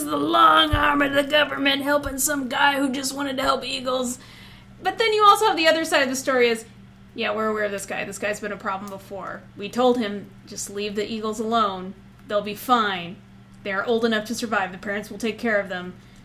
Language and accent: English; Indiana, United States; accent: Hoosier; You get the twang that we get over in the Hoosier State. Y'all gonna go to downtown? There's my Hoosier accent coming out.